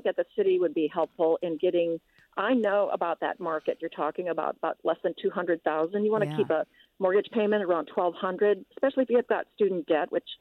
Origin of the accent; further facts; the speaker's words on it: Florida, United States; now in Minneapolis, United States; Well, I am a new buyer up in Minneapolis. Ah. I come from Florida, and I'm 64